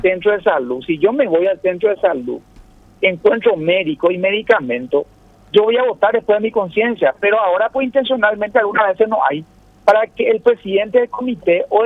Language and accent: Spanish; Paraguay; yo soy como paraguayo, como patriota